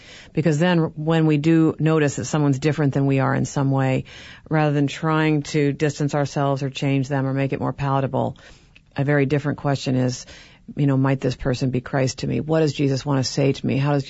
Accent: Chicago, Illinois, United States; since I'm from Chicago.

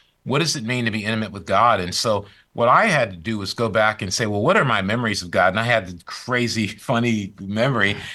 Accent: Kentwood, Michigan, United States; Michigan, Kentwood, okay. Michigan.

